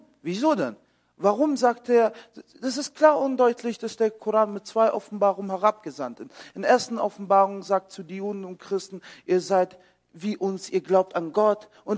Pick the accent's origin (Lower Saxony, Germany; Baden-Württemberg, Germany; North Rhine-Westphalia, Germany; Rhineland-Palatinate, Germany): Baden-Württemberg, Germany; Ulm; ich bin in Ulm aufgewachsen, an der Donau.